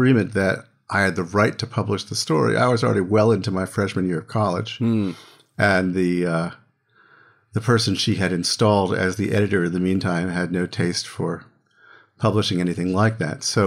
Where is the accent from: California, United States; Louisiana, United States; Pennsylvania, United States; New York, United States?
Pennsylvania, United States; Philadelphia; I grew up in Philadelphia. This was George Washington High School in Philadelphia.